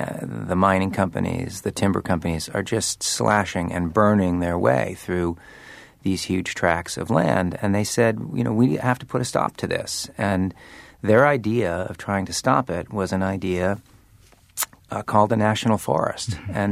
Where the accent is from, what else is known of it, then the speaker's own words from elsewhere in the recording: New England, United States; I grew up in New England along the water, and for us it was the 1938 hurricane that seemed to sort of be etched into the sort of cultural memory of our region.